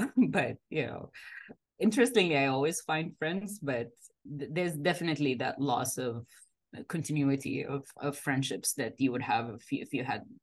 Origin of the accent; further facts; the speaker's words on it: Saudi Arabia; now in Canada; The same in the Middle East. I grew up in Saudi Arabia.